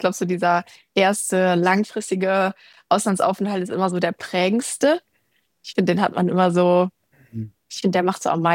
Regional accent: Remscheid, North Rhine-Westphalia, Germany; Meine Heimatstadt, also ich komme aus Remscheid, das ist eine Stadt in Nordrhein-Westfalen.

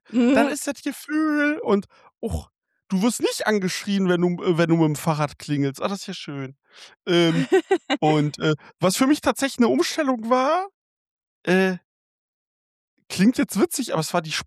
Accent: Rhineland, Germany; now in Osnabrück, Germany; Ich bin aus dem Rheinland nach Osnabrück gezogen.

